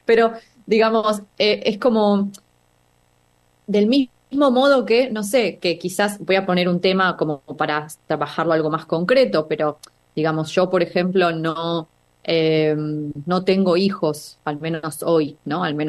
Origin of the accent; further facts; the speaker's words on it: Buenos Aires, Argentina; now in London, United Kingdom; nací en Argentina y no sé lo que es nacer en Japón. O no sé, o sea, fui criada en Argentina, en Buenos Aires, y no sé lo que es ser criado acá en Londres, donde vivo